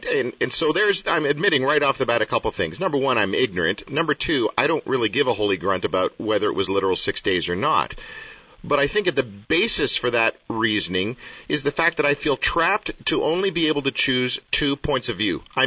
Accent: Canada; since we're from Canada

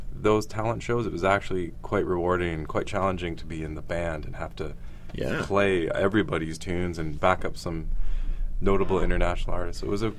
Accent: Oakville, Ontario, Canada; I grew up in Oakville.

